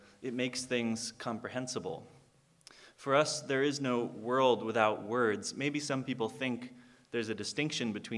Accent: Los Angeles, California, United States; I grew up in Los Angeles, and as a kid, when I was a young kid, my parents hired a woman from the neighborhood to be a babysitter.

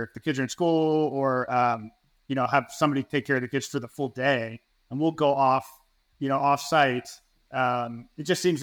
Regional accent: Atlanta, Georgia, United States; So I grew up in Atlanta, which is kind of Chick-fil-A Mecca, if you will.

